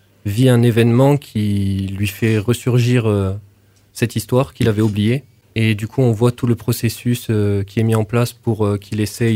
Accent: Toulouse, Occitanie, France; now in Rodez, France; Moi, je viens de Toulouse.

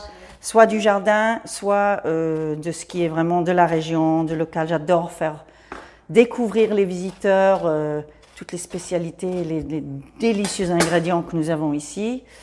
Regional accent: London, United Kingdom; suis peut-être un peu plus anglaise que française. Et oui, c'est vrai que j'ai beaucoup voyagé. Et en fait, l'Angleterre, et moi, j'ai grandi à Londres.

